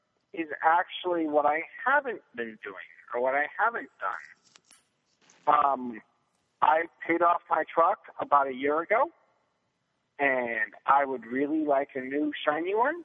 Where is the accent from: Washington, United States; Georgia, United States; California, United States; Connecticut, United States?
Connecticut, United States; moved away; So before I moved to the West Coast, I grew up in Connecticut.